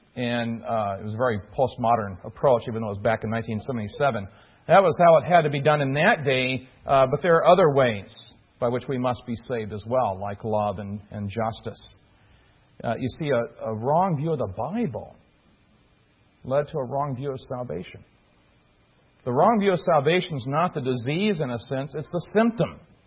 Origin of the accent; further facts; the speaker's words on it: Illinois, United States; I grew up in Illinois, we consider him the king of Chicago.